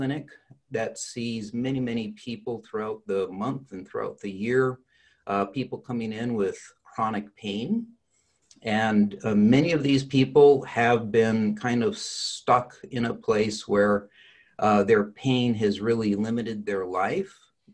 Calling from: Grand Rapids, Michigan, United States; I'm talking from Grand Rapids today.

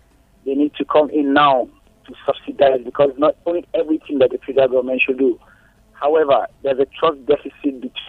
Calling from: Oshakati, Oshana, Namibia; I'm calling you from Oshi.

